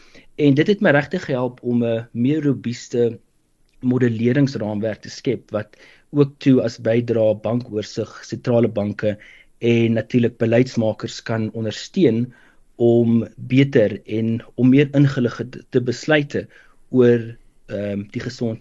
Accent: Pretoria, Gauteng, South Africa; also born or lived in West Coast; Op skool was ek gewees beide aan die Weskus en in Pretoria en ek het daarna gaan studeer by Stellenbosch Universiteit

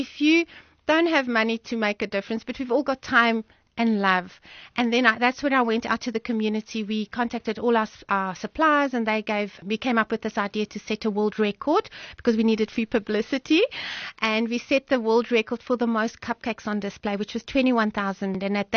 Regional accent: South Africa; So we are originally from the Vaal. We've got a Portuguese restaurant there, and I thought, what can we do to help?

